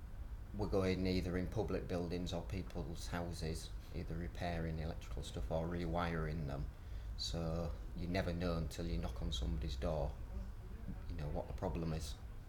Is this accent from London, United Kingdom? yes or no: no; Hull, Yorkshire and the Humber, United Kingdom; I'm 46, and I'm from Hull in Yorkshire.